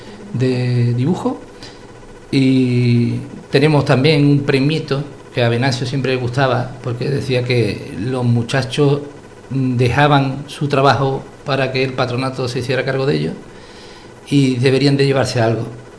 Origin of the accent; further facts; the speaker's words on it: Rociana del Condado, Andalusia, Spain; now in Tomelloso, Spain; De un pueblo llamado Rociana del Condado.